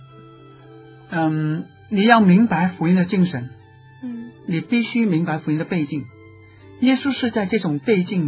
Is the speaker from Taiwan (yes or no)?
no; Hong Kong; 对我们香港人来讲是香港人的福音